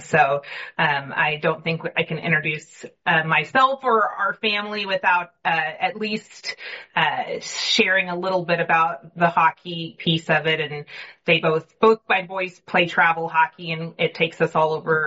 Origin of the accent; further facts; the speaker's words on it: Wichita, Kansas, United States; now in Overland Park, United States; So I will say I'm a Kansas girl with a little bit of Oklahoma thrown in. So I was born in Wichita. I live in Overland Park now. So I've started and ended sort of in Kansas.